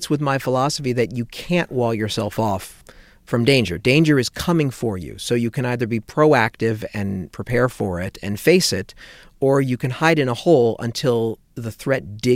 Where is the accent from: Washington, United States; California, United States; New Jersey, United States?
California, United States; Los Angeles; Well, I think growing up in Los Angeles in the 1980s was pretty apocalyptic